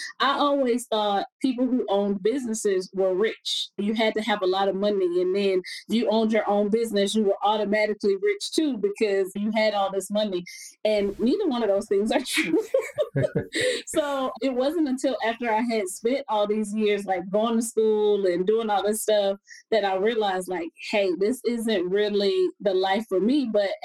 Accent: Chicago, Illinois, United States; I grew up in Chicago. I'm from the west side of Chicago.

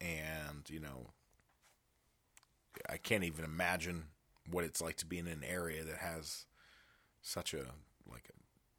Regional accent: Old Forge, Pennsylvania, United States; also born or lived in Scranton; I was born in Scranton, Pennsylvania. Grew up there in a small hamlet called Old Forge

